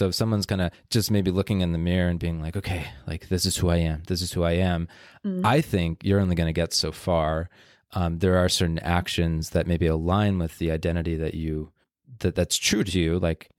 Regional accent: United States; I'm a man, I'm American, I come from an Italian bloodline.

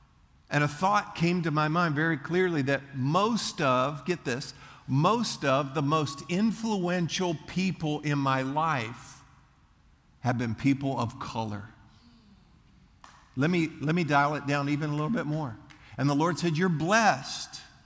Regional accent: Leesburg, United States; I grew up in Leesburg, and that's why I'm not good at math.

